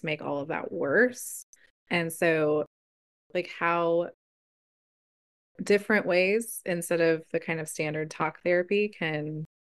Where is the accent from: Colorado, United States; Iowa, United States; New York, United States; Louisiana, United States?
Colorado, United States; Because like, so I'm from Colorado.